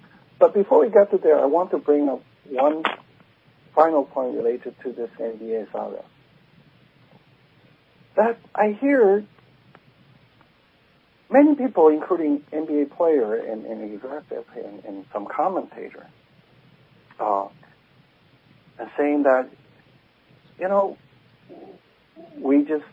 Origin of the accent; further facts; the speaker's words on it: China; now in United States; As a Chinese American, I'm American, I'm a naturalized American, but I came from that country.